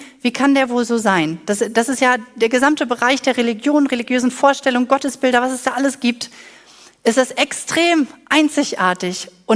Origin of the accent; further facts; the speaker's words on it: Northern Germany, Germany; Weil ich bin ja Norddeutsche und ich weiß, ich verstehe den total.